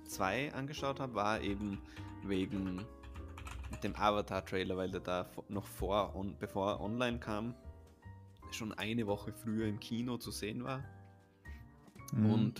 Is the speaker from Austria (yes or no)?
yes; Austria; das ist ja schwer bei uns in Österreich, das zu finden